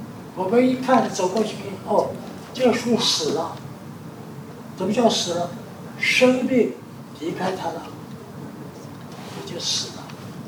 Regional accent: China; 所以我们中国人说行尸走肉

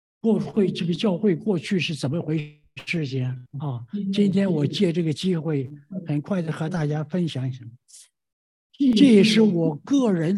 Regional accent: Taiwan; OK， 我是祖籍是山东，呀，后来我们就到了这个台湾去了，所以最后我从台湾来。我人生里头有很长的一段，因为我们信耶稣，就是我家里边都是信耶稣。

